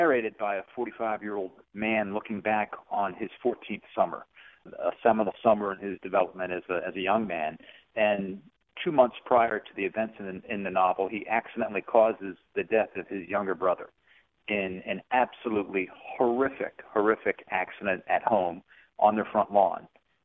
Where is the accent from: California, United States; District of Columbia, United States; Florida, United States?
District of Columbia, United States; Washington; born there; I was born in Washington, D.C., and then my family moved out to the country and back in, this was like in, 68, 69, and it was country.